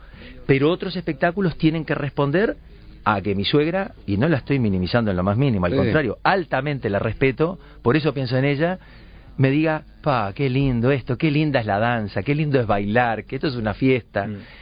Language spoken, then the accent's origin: Spanish; Uruguay; impulsar algo que vos digas tenga la dirección de un país, de una que nos identifique como uruguayos